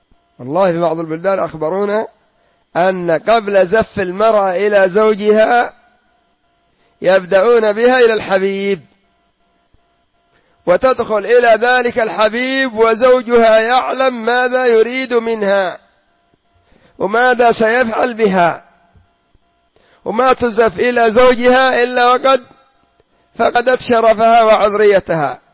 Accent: Yemen; ونحن عندنا في اليمن

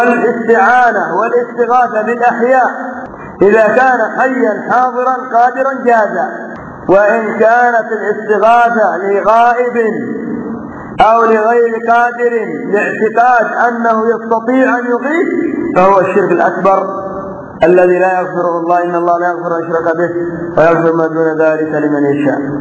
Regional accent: Yemen; عندنا في اليمن رجل مقبور اسمه ابن موسى أحمد بن العجيل

